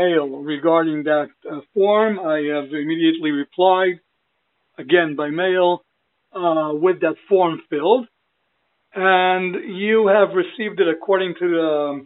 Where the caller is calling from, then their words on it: Israel; English is a second language; and I'm calling from Israel.